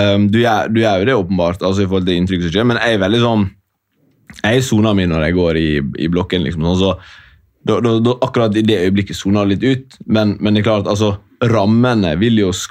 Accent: Ulsteinvik, Møre og Romsdal, Norway; Hun er fra Hareid, jeg er fra Ulsteinvik, det er veldig nærme.

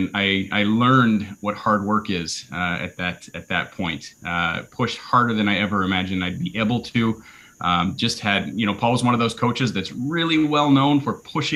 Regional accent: British Columbia, Canada; We were in a pretty rough neighborhood just outside Vancouver.

